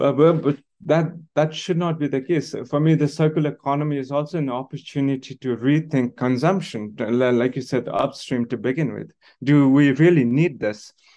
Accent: Nepal; are the same in my childhood growing up in Nepal. Everything was quite circular.

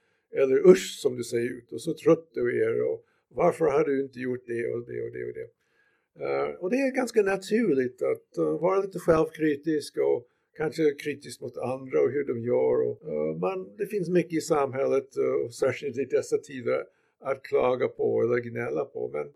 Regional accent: United States; jag är amerikan

